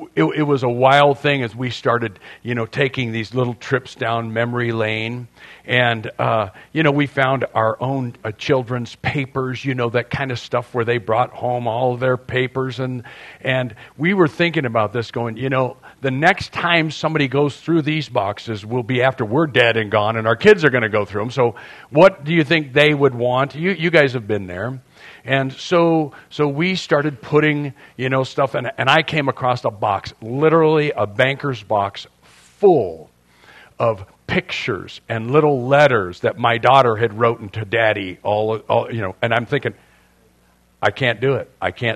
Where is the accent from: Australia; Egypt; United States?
United States; San Diego, California; see, I grew up in North Park over on Granada Street, near the Morley Field area.